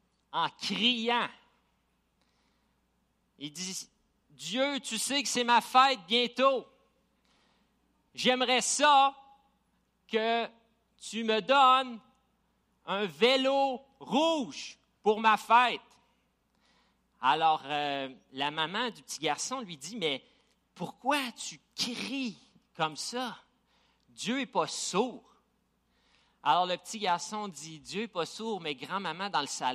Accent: Gatineau, Quebec, Canada; Puis c'est à Gatineau où on a passé le plus long laps de temps. Alors, on est des Gatinois.

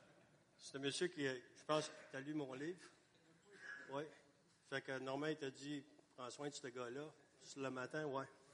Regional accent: Rouyn-Noranda, Quebec, Canada; je suis un Québécois, j'ai été élevé, moi, à Rouyn-Noranda. Mais j'ai fait mes études en anglais. J'étais à l'école tout le temps en anglais. Fait que moi, mon français, c'est plutôt sur les rues de Rouyn-Noranda.

